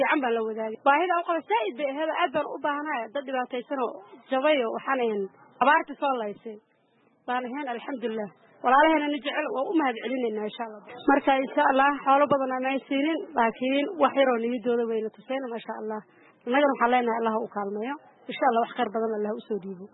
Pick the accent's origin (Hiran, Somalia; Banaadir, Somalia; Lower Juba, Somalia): Lower Juba, Somalia; Kismayo; waxaan ka imaaday Kismaayo